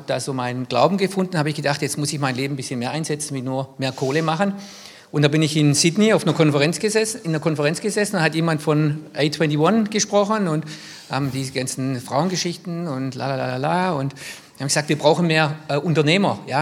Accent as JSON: {"language": "German", "region": "Baden-Württemberg", "country": "Germany", "tie": "born or raised there", "said": "Ja, ich bin in der Nähe von Stuttgart aufgewachsen"}